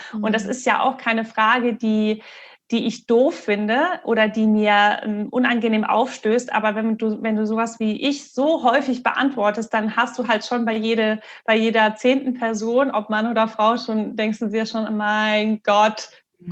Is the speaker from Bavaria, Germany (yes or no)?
no; Marburg, Hesse, Germany; Ich bin ja in Marburg aufgewachsen, also auf dem Dorf. Und dann ging es quasi zur weiterführenden Schule in die Stadt.